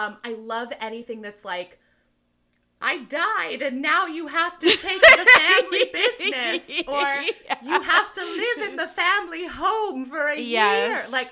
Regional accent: California, United States; Yeah, it's so funny because I am from California, although I am from Northern California.

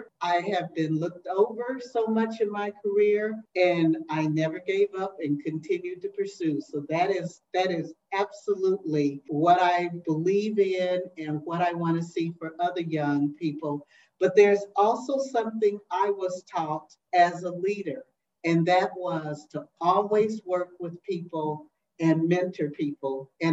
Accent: Kansas City, Missouri, United States; was my next door neighbor growing up in Kansas City, Missouri

